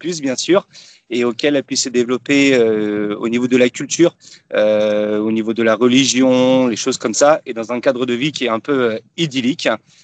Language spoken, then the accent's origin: French; Nantes, Pays de la Loire, France; Moi, je suis nantais de base